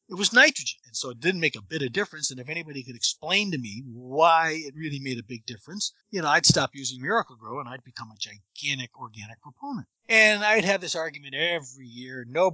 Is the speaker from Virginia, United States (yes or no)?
no; New York, United States; I grew up in New York in a very ritzy community, but I grew up on a farm situation in a sense.